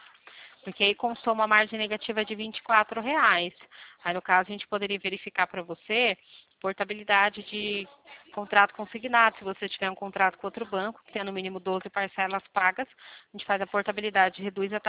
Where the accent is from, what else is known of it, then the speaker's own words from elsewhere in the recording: Limeira, São Paulo, Brazil; Eu sou daqui de Limeira, do lado de Araras, aqui pertinho.